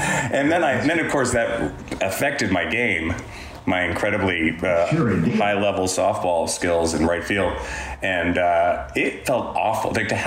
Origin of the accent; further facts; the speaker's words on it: New York, United States; And I also felt like I'm a New Yorker, too.